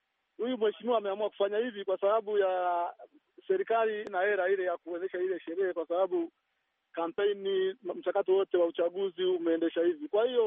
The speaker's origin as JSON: {"language": "Swahili", "country": "Tanzania", "said": "mimi napata shida kama Mtanzania"}